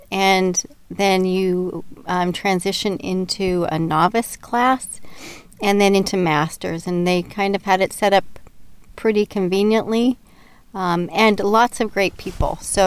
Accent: Seattle, Washington, United States; I grew up in Seattle, where they have a lot of water sports, and I saw rowing as I was crossing the bridge over from Bellevue to Seattle

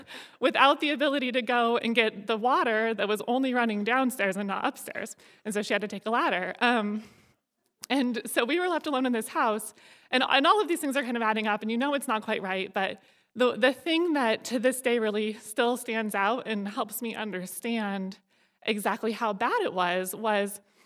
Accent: Cordova, Alaska, United States; I grew up in Cordova, and my parents had moved there shortly after I was born because it seemed like the perfect place to raise a family.

